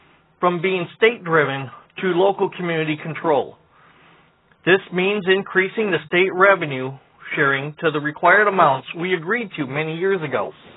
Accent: Ypsilanti, Michigan, United States; I'm from Ypsilanti.

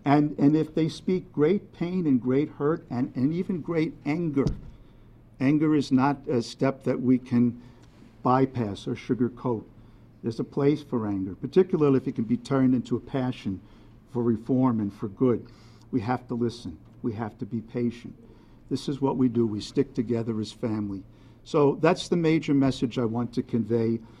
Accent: Brooklyn, New York, United States; I come from Brooklyn. I'm a straight shooter.

